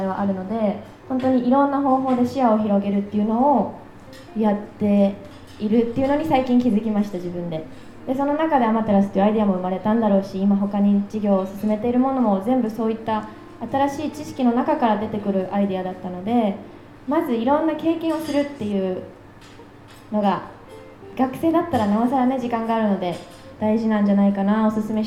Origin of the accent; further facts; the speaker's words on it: Canada; カナダで育ったっていう背景だったり